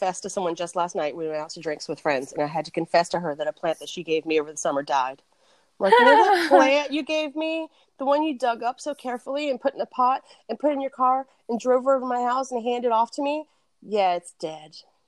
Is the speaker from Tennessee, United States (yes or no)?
no; Virginia, United States; now in New York, United States; So, I was raised by two New Jerseyans in a rural area of southwestern Virginia. And Rob and I moved to New York State in 1995.